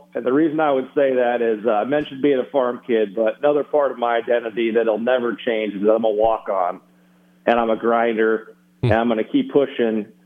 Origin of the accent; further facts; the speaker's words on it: Lincoln, Nebraska, United States; That's how I grew up. I grew up in the Missouri Synod Lutheran Church in Lincoln, went to Faith Lutheran Church.